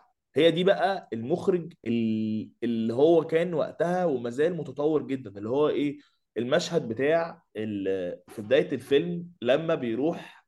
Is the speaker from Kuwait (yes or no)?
no; Egypt; احنا اصلا احنا مصريين احنا عاملين كده، احنا ناس بنحب نعيش